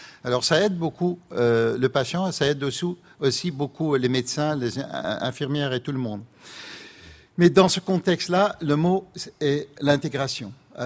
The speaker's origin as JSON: {"language": "French", "country": "Netherlands", "first_language": "Dutch", "second_language": "French", "said": "ma langue maternelle, en fait, est hollandais"}